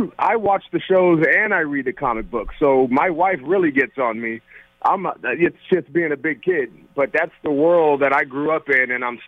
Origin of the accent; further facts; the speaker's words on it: San Francisco, California, United States; I like the Raiders, but I grew up buying Candlestick.